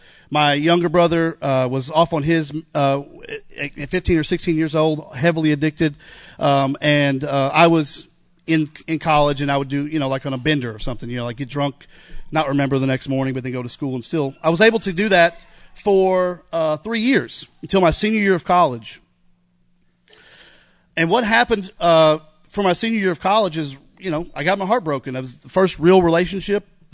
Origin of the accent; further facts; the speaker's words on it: Kentucky, United States; So I grew up in Eastern Kentucky, in a broken home.